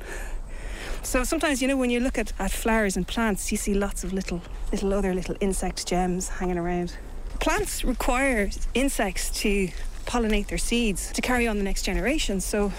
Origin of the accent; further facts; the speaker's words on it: Kells, County Meath, Ireland; I was born and raised in County Meath on a dairy farm just outside of Kells.